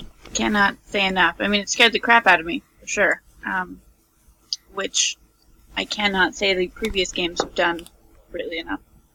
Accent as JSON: {"language": "English", "region": "Montana", "country": "United States", "tie": "born or raised there", "said": "Well, I grew up in Montana, so yes."}